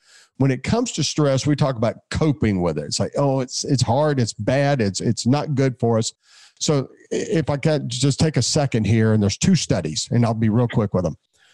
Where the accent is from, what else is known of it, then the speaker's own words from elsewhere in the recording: Memphis, Tennessee, United States; But anyway, I grew up in Memphis and like I say, just an old Memphis guy. And then I've lived everywhere since I started being what I call an academic vagabond.